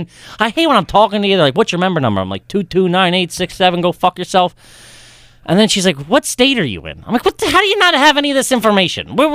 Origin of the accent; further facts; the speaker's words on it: New York, United States; You know I'm from New York.